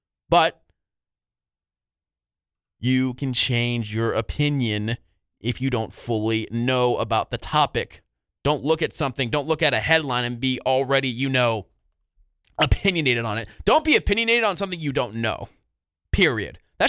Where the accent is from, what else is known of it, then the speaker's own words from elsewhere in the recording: Ozark, Missouri, United States; actually in my hometown of Ozark, Missouri, which is about a suburb 10, 15 minutes away from Springfield.